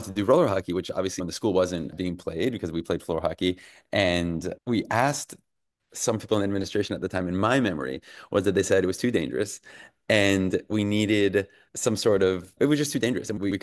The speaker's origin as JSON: {"language": "English", "town": "Teaneck", "region": "New Jersey", "country": "United States", "tie": "born or raised there", "said": "Yeah, I grew up in Teaneck, New Jersey."}